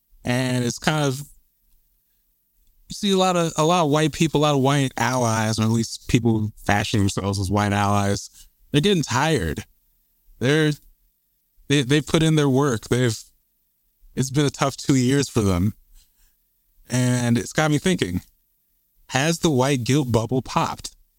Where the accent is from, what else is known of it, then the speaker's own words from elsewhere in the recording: Lake Oswego, Oregon, United States; with stuff in, you know, my hometown of Lake Oswego, Lake No Negro, Oregon.